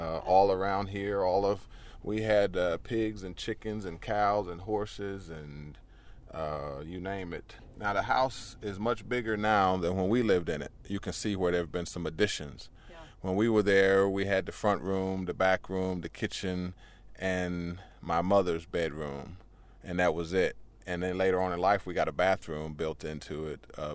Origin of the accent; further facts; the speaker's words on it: West Virginia, United States; accent: hillbilly; I tell them I'm from McDowell County. And they said, oh, that's amazing. I didn't think. I said, yeah, I speak hillbilly well.